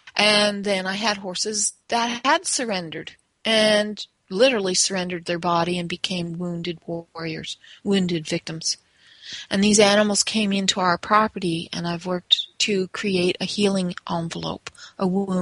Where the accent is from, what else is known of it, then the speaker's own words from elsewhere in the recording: Toronto, Ontario, Canada; now in Dothan, United States; I actually live on a farm here in Dothan, Alabama. I'm originally from Toronto, Ontario